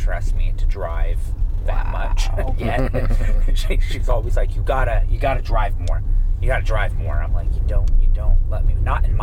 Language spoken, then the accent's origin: English; Spokane, Washington, United States; I'm like from Spokane, Washington, and I've always like wanted it to like just have like restaurants all in one area